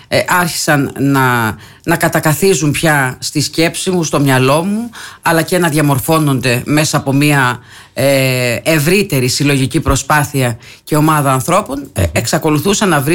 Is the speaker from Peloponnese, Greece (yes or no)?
no; Heraklion, Crete, Greece; Εγώ γεννήθηκα στο Ηράκλειο, μεγάλωσα στο Ηράκλειο, ζω στο Ηράκλειο.